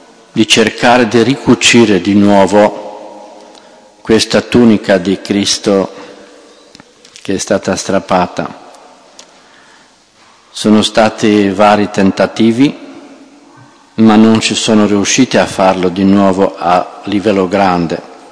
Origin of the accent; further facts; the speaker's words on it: Romania; Italian is a second language; E così si arriva che anche in Romania, il paese da dove vengo io